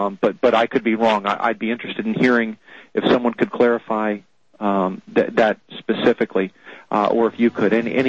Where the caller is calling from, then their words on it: Ohio, United States; Now, I'm calling from Ohio.